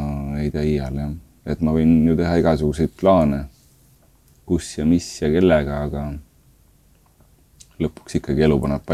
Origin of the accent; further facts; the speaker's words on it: Saare County, Estonia; ma olen sünnilt saarlane ja üles kasvanud Saaremaal, et ma olen saarlane